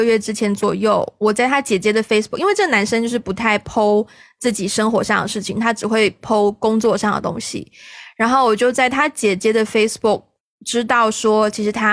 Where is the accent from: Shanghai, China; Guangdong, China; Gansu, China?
Gansu, China; 我在香港没有住所，我在深圳也没有住所，我觉得马来西亚寄我老家就是甘肃这种大西北好像有点夸张